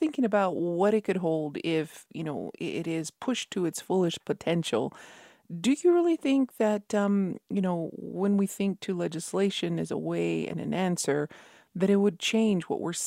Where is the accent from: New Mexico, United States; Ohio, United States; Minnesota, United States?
New Mexico, United States; Mesota Pueblo; from Mesota Pueblo